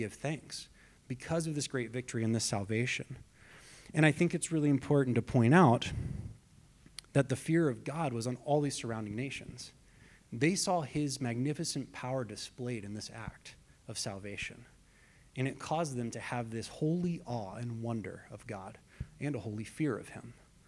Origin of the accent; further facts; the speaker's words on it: Arkansas, United States; I'm from Arkansas, so I do love watching the U of A play.